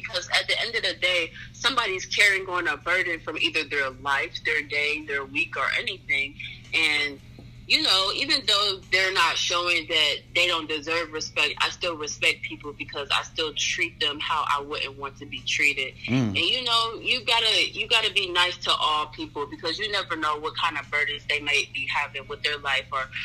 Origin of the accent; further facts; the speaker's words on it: Cleveland, Ohio, United States; I'm from Cleveland.